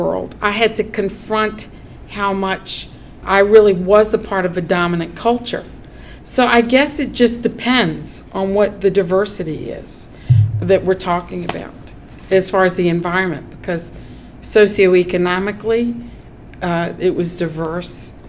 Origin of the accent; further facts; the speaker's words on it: Richmond, Virginia, United States; my ethnic background being Armenian, growing up in Richmond, Virginia.